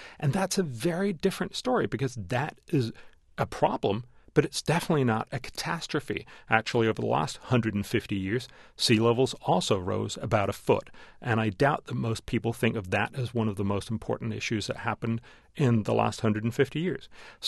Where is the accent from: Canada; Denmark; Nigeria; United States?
Denmark; Copenhagen, Capital Region of Denmark; English is a second language; And for instance, my hometown, Copenhagen, would probably not mind it getting a little warmer.